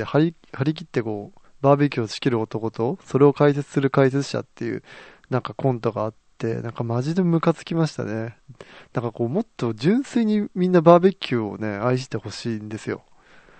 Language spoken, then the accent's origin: Japanese; Niigata, Japan; うちの実家もつい最近はなんかね、大地震に見舞われたと思いきや、で今度はなんか洪水の恐れですとか言ってて、でも本当どうなってんだ新潟って感じで